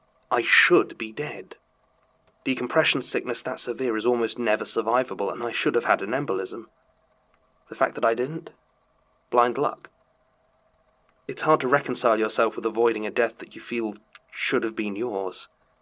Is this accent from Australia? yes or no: no; Halifax, Nova Scotia, Canada; born or raised there